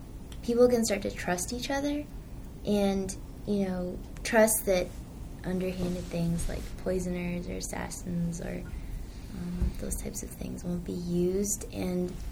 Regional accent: Naperville, Illinois, United States; and I'm from Naperville, Illinois.

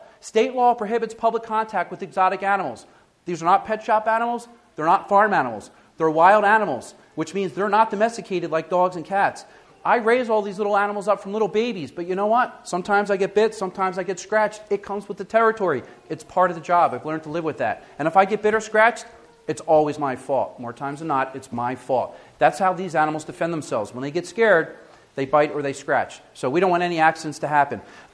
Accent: Pennsylvania, United States; I moved back here to Pennsylvania because, believe it or not, I was homesick. I missed my hometown.

